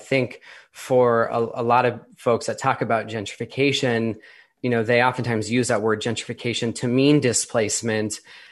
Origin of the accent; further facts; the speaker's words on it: San Diego, California, United States; it was used where I grew up in San Diego as like decoration and planters.